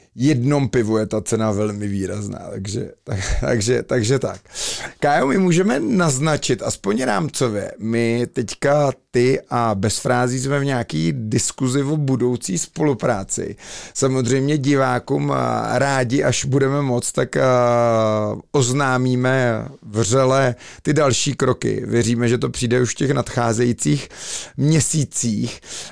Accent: Plzeň, Plzeň Region, Czechia; já jako Plzeňák, tak špatně načepovaný

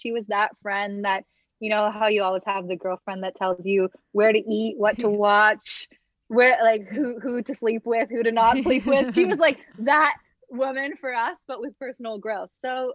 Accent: Los Angeles, California, United States; I mean, I grew up here in Los Angeles, and it's like the mecca of personal growth and self-help.

